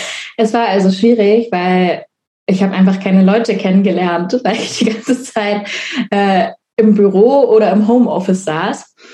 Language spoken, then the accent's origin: German; Dresden, Saxony, Germany; dass ich schon irgendwie Heimat gern habe, jedenfalls meine Heimatstadt Dresden